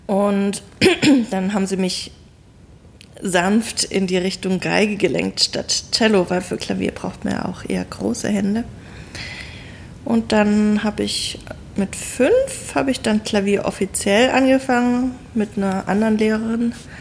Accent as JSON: {"language": "German", "town": "Stuttgart", "region": "Baden-Württemberg", "country": "Germany", "said": "Also, ich komme aus Stuttgart, kann aber kein Schwäbisch, weil mein Vater aus Hannover kommt und meine Mutter aus Japan. Meine Eltern wohnen inzwischen auch nicht mehr in Stuttgart"}